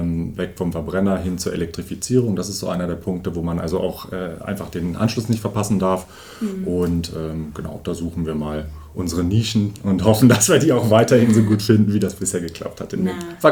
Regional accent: Lonau, Lower Saxony, Germany; now in Osterode am Harz, Germany; mein Lieblingsort, das muss ich jetzt sagen, als gebürtiger Lohnauer, ist tatsächlich Lohnau.

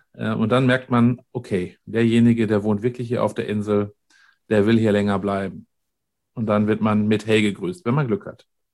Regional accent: North Rhine-Westphalia, Germany; wir sind beide aus dem Ruhrgebiet und waren da auch tätig.

